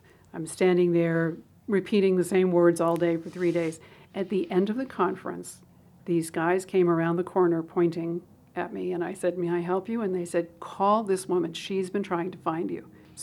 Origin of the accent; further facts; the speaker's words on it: Tokyo, Japan; also born or lived in New York City / Los Angeles; I grew up in Tokyo, 11 million people at the time. Then I lived in New York City. Then I lived in Los Angeles.